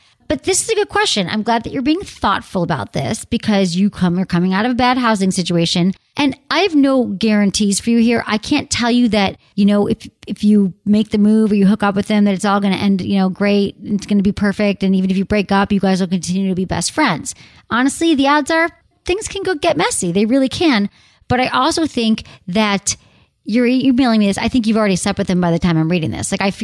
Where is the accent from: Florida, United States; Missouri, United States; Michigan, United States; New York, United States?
Michigan, United States; Detroit; Hi, Anna, from my hometown.